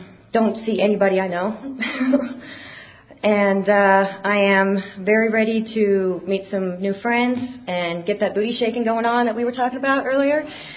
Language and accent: English; Las Vegas, Nevada, United States; I am from a small town near Kansas City, Missouri. Originally from Las Vegas, Nevada. I was there for 26 years. I was born and raised in the Mormon religion